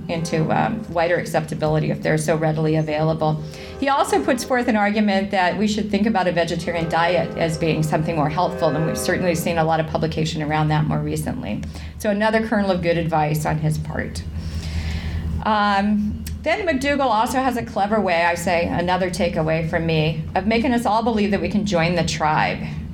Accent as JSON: {"language": "English", "region": "New Mexico", "country": "United States", "tie": "born or raised there", "said": "I happened to be back home at the time, so my hometown is not far from the Gila Wilderness, so it was particularly touching because it intersected with my location there."}